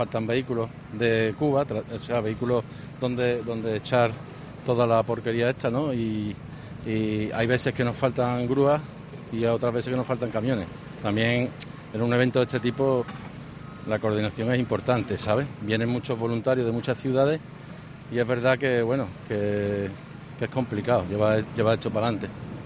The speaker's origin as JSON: {"language": "Spanish", "town": "Barcelona", "region": "Catalonia", "country": "Spain", "said": "Bueno, yo trabajo en dos hermanas, pero soy de Barcelona."}